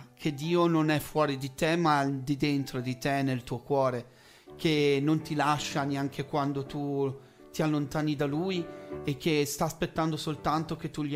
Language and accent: Italian; Certosa, Liguria, Italy; No, sono di Certosa, Esatto.